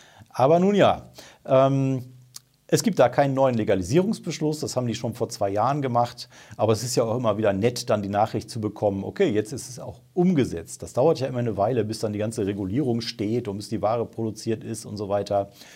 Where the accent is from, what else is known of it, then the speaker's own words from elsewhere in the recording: Remscheid, North Rhine-Westphalia, Germany; Meine Heimatstadt Remscheid